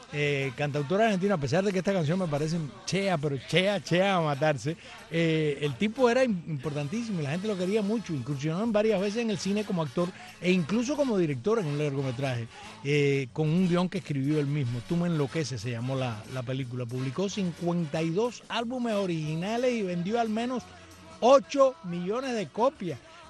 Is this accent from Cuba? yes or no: yes; Camagüey, Cuba; yo soy del llano, yo soy de Camagüey, Camagüey es llano, yo soy un gusano del llano.